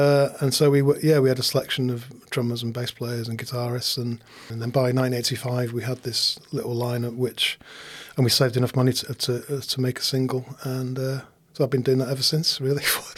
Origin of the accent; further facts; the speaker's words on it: Manchester, North West England, United Kingdom; also born or lived in Leeds; I was actually born in Leeds, in Bramley, and my parents moved to Manchester when I was three. So I grew up in Manchester. Because my dad's from Leeds, my mum's from Manchester.